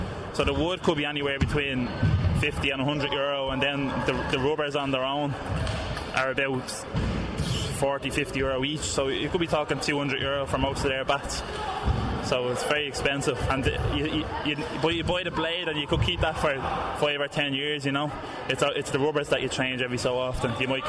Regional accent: Dublin, Leinster, Ireland; I'm from Glasnevin, so I'm here today helping out John coaching the junior Irish table tennis team.

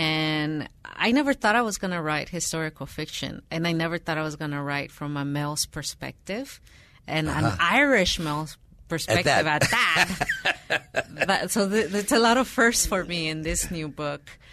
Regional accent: Mexico; moved away; for me, it's always a bittersweet experience when I go back to Mexico, because I feel happy to go back to my hometown and to revisit the place where I was born.

